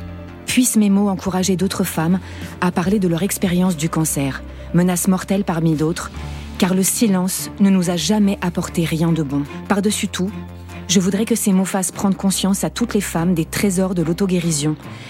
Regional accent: Levallois-Perret, Île-de-France, France; Alors moi, je suis une femme blanche. J'ai 50 ans et j'ai grandi dans une famille de classe moyenne, plutôt bourgeoise, à 50 mètres du périphérique, à Paris, et enfin, plus précisément à Levallois-Perret.

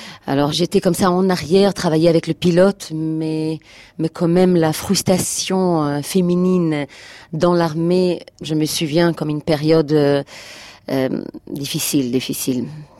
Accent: Haifa, Haifa District, Israel; French is a second language; also born or lived in Beersheba / Tel Aviv; Et nous, la famille, on est déménagé de Beersheva au nord d'Israël, à Haïfa. Et quand je me suis grandie, je déménageais encore au centre, à Tel Aviv.

